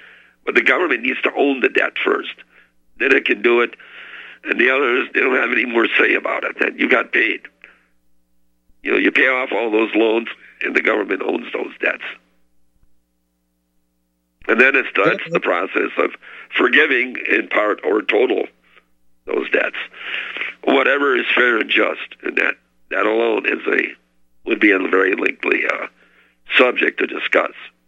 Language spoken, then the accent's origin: English; Menominee County, Michigan, United States; also born or lived in Flint, Michigan; I was born in Flint, Michigan, and I was raised in Upper Michigan in Menominee County. Oh, just west of a little town called Kearney in Natal, Michigan.